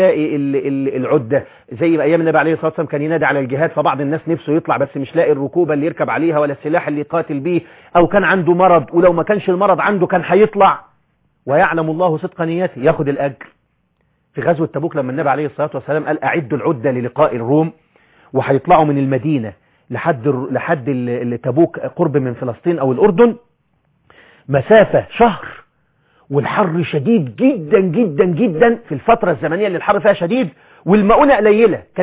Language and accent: Arabic; Egypt; احنا عندنا في مصر بنقول كده